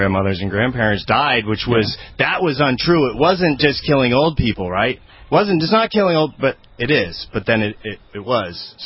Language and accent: English; Nashua, New Hampshire, United States; now in Manchester, United States; I'm a New Hampshire native. I was born and raised in Nashua. I live in Manchester now.